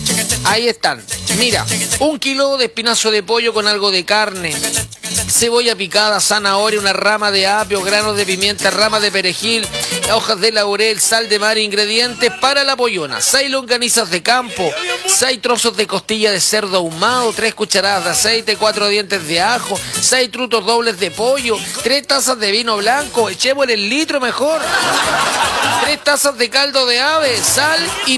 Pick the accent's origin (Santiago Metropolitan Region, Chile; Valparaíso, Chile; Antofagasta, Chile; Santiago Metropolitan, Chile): Valparaíso, Chile; soy de Valpo.